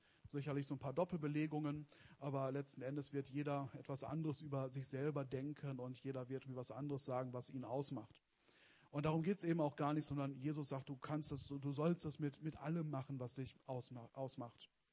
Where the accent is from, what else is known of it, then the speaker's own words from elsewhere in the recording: Wetter, Germany; ungefähr 20 Jahren vielleicht, in Wetter, wo ich herkomme, auch mal sowas wie eine kleine Erweckung